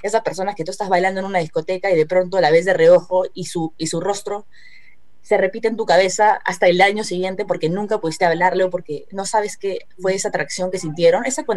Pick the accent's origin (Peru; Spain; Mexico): Peru; Lima; born there; Amaro y yo somos ambos peruanos, yo soy de padres colombianos, él nació en Cusco, yo nací en Lima